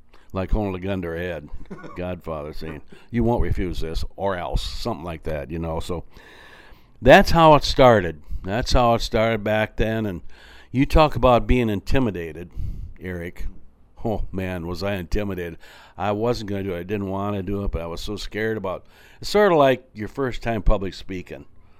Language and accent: English; Lawler, Iowa, United States; I grew up with all of my siblings in Lawler up till when I was going to enter my junior year, and then my father had bought a farm out west of Lawler, and we moved out there